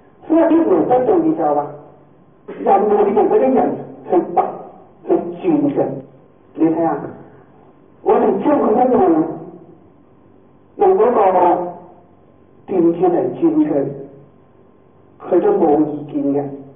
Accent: China; 咁係因為呢，我哋中國人喜歡精簡

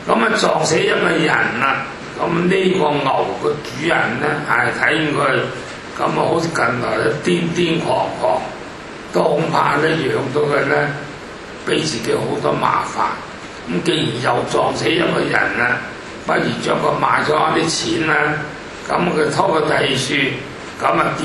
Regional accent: China; 所以呢啲牛咧對我哋中國人啊，可以講咧由農村嘅人啊，係一個好大嘅恩德。

